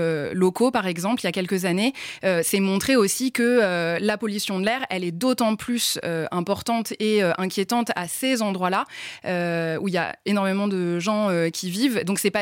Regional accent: Paris, Île-de-France, France; Je suis parisienne, intramuros.

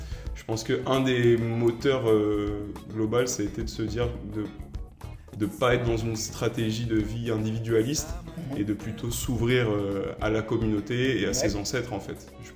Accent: Martinique; de mon lien ancestral à ma terre de sang qui est le Sénégal et ma terre de cœur qui est la Martinique, là où j'ai grandi.

